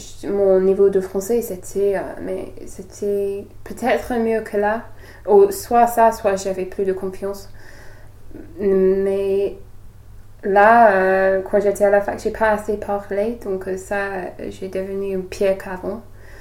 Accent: England, United Kingdom; French is a second language; now in France; c'est pas trop facile d'avoir un bail quand on est anglais

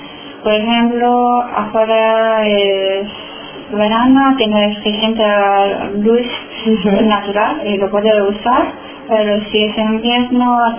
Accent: Bucharest, Romania; now in Leganés, Spain; Yo soy de Rumanía.

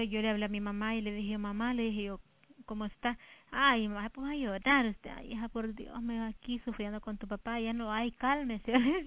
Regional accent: Chalchuapa, Santa Ana, El Salvador; Yo soy de Chalchuapa.

